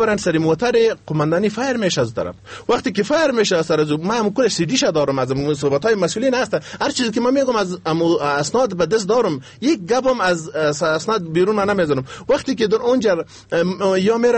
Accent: Afghanistan; ما یک افغان هستیم

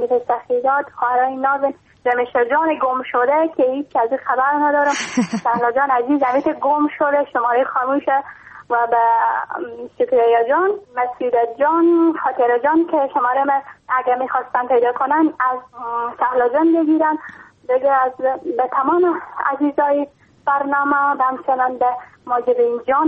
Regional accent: Iran; ما خواهر کوچیک هستم، … از ایران هستم.

